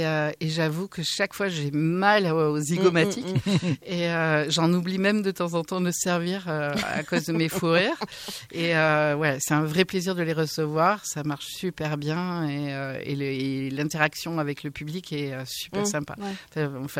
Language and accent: French; Ondres, Nouvelle-Aquitaine, France; Locale, j'ai grandi à Hondres. exactement. Oh, mais je suis née à Bayonne.